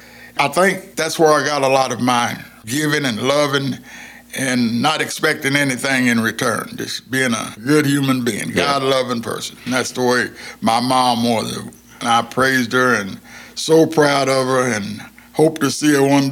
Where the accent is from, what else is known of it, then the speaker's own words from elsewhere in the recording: Chelsea, Oklahoma, United States; born there; I was born in Chelsea, Oklahoma. Chelsea, Oklahoma is a small town on Highway 66, about 40 miles north of Tulsa, Oklahoma, about 18 miles north of Claremore.